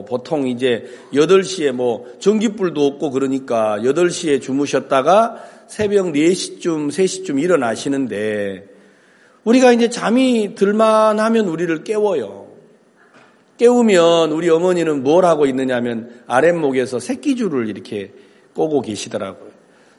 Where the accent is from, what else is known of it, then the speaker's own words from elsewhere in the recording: Wando, South Jeolla, South Korea; 제 고향이 전라남도 완도군 소암면 비자리 1169번지. 이제 완도도 섬인데 완도에서 100길로 4시간을 더 가야 돼요. 그래서 아주 아무도 찾아올 리가 없는 그 아주 그런 섬에서 태어났습니다.